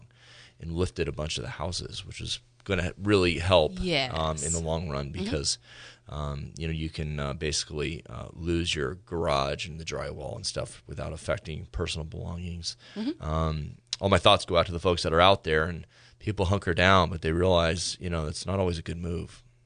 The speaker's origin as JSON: {"language": "English", "town": "Forestville", "region": "California", "country": "United States", "tie": "born or raised there", "also_born_or_lived": "San Jose", "said": "I grew up in Forestville area."}